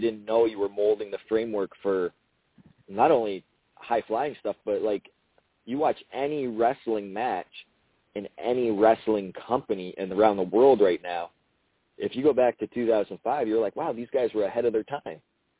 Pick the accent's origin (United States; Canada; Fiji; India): Canada; we were in my home country.